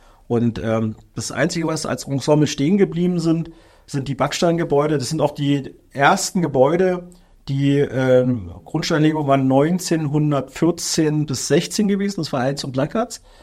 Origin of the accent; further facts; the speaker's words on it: Guben, Brandenburg, Germany; Meine früheste, ich bin ja Brandenburger in Guben zur